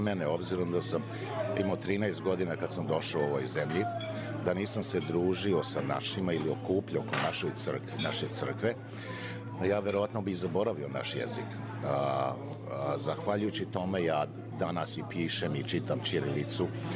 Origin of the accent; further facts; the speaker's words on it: Kruščica, Vojvodina, Serbia; born there; moved away; rođen sam u Kruščici, Bela crkva u Banatu, a ovde sam više od 50 godina. Došli smo 67. godine u poseti svom pokojnom dedi na 2 godine